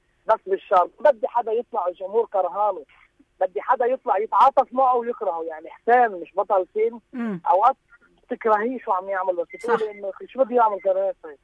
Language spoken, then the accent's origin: Arabic; Lebanon; القصص اللي بتعني لنا كلبنانيه